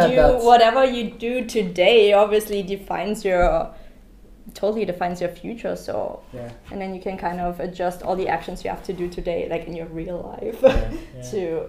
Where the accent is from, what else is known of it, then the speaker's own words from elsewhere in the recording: Germany; English is a second language; I am from Germany as well, and whenever I'm there